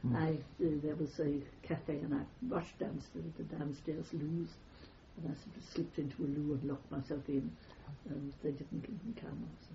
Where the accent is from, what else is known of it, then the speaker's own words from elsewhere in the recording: United Kingdom; accent: British; Yes, because I've got an accent, a strong British accent